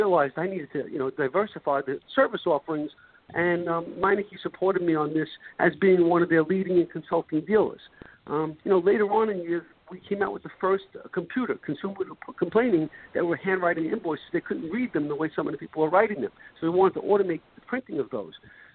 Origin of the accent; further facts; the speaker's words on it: Brooklyn, New York, United States; moved away as an adult; I grew up in Brooklyn, New York, as both you have